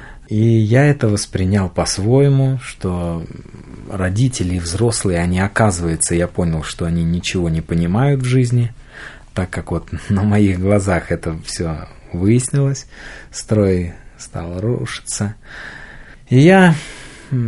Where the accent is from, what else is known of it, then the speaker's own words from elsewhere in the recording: Volgograd, Volgograd Oblast, Russia; Как уже было сказано, я из Волгограда. Мне сейчас, вот совсем недавно, когда мы эту передачу записываем, накануне мне исполнилось 33 года.